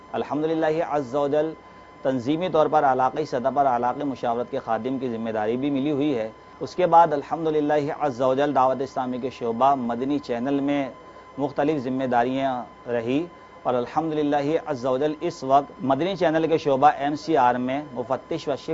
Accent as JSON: {"language": "Urdu", "town": "Karachi", "region": "Sindh", "country": "Pakistan", "said": "میرا تعلق باب المدینہ کراچی سے ہے."}